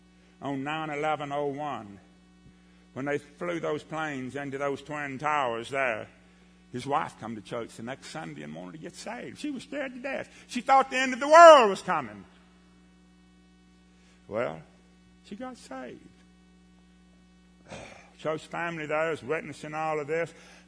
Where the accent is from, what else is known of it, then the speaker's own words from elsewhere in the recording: Newton, Texas, United States; I said, "Listen, where I'm from, gravy is a beverage, you hear? That's where I'm from. I'm from Newton, Texas."